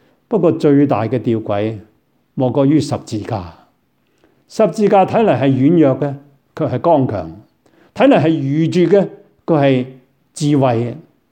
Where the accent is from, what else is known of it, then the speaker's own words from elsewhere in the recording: China; 好似我哋中国人所讲啊